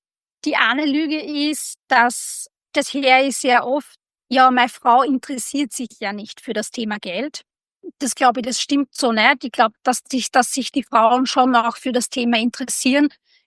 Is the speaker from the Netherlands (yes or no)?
no; Austria; das ist gerade bei uns in Österreich natürlich ein Riesenthema